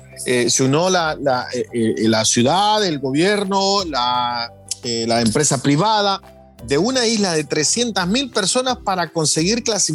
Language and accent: Spanish; El Salvador; Yo lo digo porque también, por ejemplo, en mi país, en El Salvador, no existe esa unión.